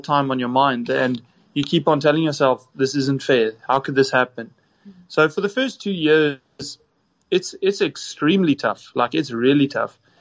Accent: St. Francis, Eastern Cape, South Africa; ever since I grew up in the Eastern Cape, in St. Francis, you know, swimming in rock pools, jumping off cliffs, riding bikes

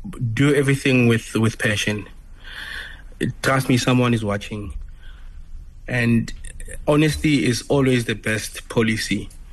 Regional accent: Kwakwa, Free State, South Africa; looking at my hometown, Kwakwa, Phuthetshaba, supermarket. There is not even a single dealership in Kwakwa, and all the people from Kwakwa need to drive out to actually go service their car.

